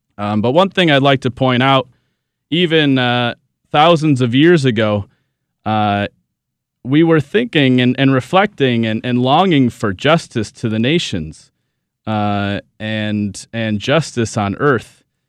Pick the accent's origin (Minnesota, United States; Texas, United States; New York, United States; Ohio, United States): Minnesota, United States; Coon Rapids; I'm born and raised in Coon Rapids, Minnesota. I went to Epiphany Catholic Church for all of my sacraments. 9 years at the Catholic school there. 4 years at the public high school, Coon Rapids High School.